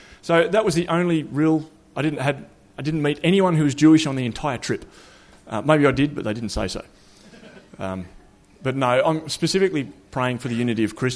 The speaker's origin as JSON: {"language": "English", "town": "Flinders Island", "region": "Tasmania", "country": "Australia", "tie": "born or raised there", "said": "I grew up on Flinders Island out in Bass Strait. I used to run around in bare feet hunting wild turkeys with a bow and arrow."}